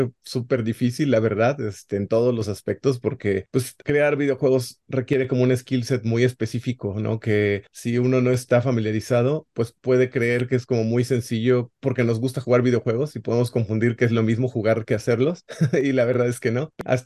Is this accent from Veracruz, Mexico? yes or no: yes; Veracruz, Mexico; Aquí en Xalapa, realmente está bastante cerca de mi pueblo natal, que se encuentra a unas 2 horas.